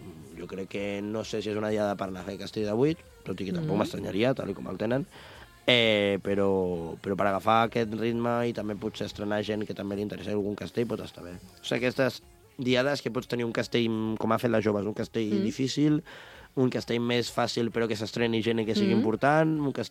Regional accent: Vilanova i la Geltrú, Catalonia, Spain; A Vilanova, per exemple, jo soc de Vilanova

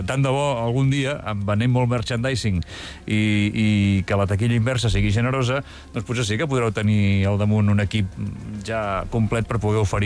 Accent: Sant Quintí de Mediona, Catalonia, Spain; jo com que sóc de Sant Quintí també estic amb tu

